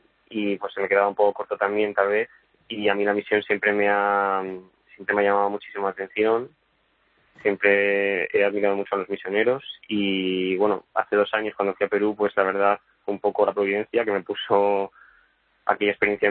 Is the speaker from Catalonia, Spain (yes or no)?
no; Majadahonda, Community of Madrid, Spain; la parroquia de Majadahonda con la que he estado siempre vinculada, porque es la parroquia, digamos, de donde soy.